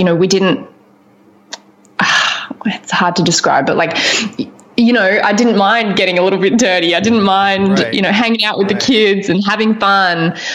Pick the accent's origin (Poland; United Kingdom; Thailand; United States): Thailand; because I grew up in Thailand, so a lot of the time, you know, the cast would go down from stomach bugs and stuff.